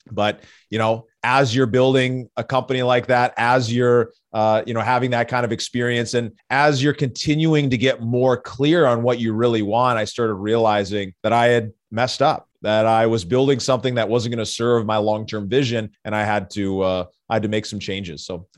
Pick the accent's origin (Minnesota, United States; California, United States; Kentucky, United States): Minnesota, United States; Growing up in Minnesota, you know, oldest of four kids